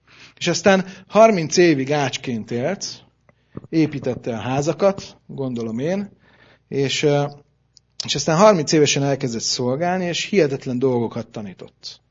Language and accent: Hungarian; Budapest, Hungary; én budapesti vagyok. Itt nőttem fel világ életemben, ide tartozom. Budapesti vér csörgedezik ezen.